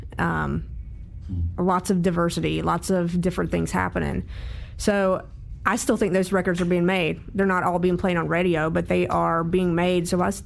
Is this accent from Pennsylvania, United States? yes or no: no; North Carolina, United States; I grew up in North Carolina.